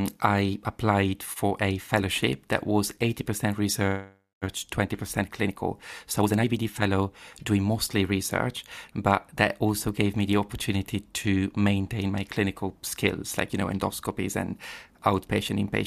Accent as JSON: {"language": "English", "town": "Padua", "region": "Veneto", "country": "Italy", "tie": "born or raised there", "said": "I was born in Padua, and I grew up there, definitely from there."}